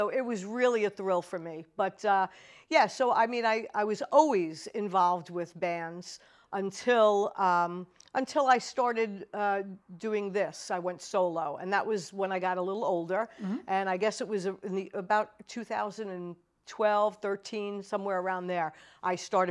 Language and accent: English; Brooklyn, New York, United States; Well, I grew up in Brooklyn, New York. And so there were quite a few guys who played guitar from my neighborhood.